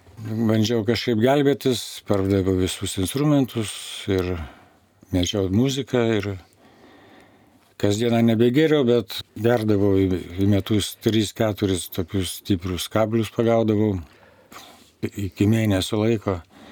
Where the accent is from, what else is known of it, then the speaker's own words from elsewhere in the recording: Kaunas, Kaunas County, Lithuania; born there; 63 metai. Jaunikaitis. Gimiau Kaune, Lietuvių gatvėje.